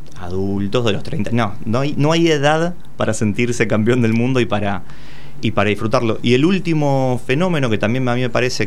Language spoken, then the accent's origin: Spanish; Argentina; nosotros como argentinos volvimos a celebrar.